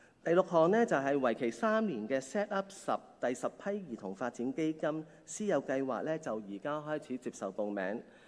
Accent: Hong Kong; 因為我們香港人非常之忙碌

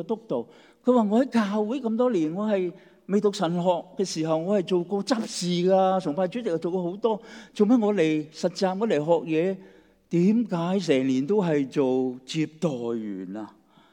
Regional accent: Guangdong, China; 中国这句说话，我们广东人隔夜油炸鬼，没来火气，是不是？

